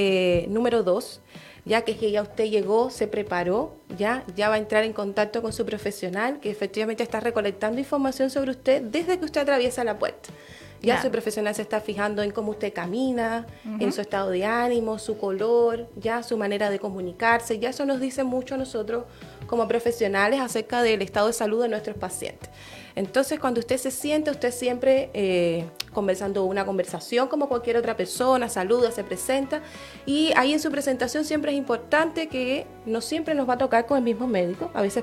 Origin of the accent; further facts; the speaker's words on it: Cuba; now in Chile; no soy chilena